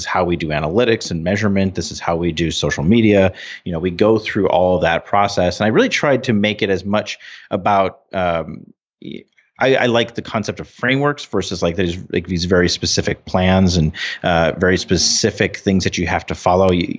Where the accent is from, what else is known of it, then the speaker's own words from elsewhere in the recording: North Dakota, United States; We're a small state. We're from North Dakota.